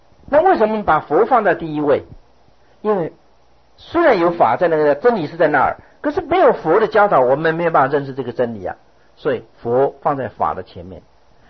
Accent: Yilan County, Taiwan; 比如说我是宜兰人，你知道吗？

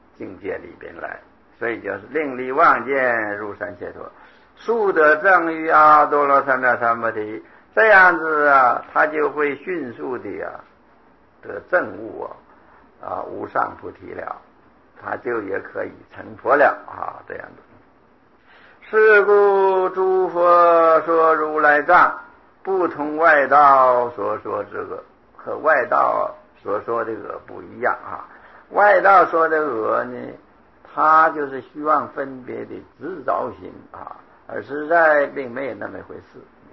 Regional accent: China; 我们中国人呢、就是这个法门比较契机

